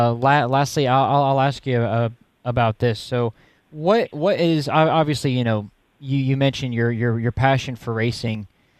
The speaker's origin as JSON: {"language": "English", "country": "United States", "said": "As an American who follows F1, I follow the sport a lot"}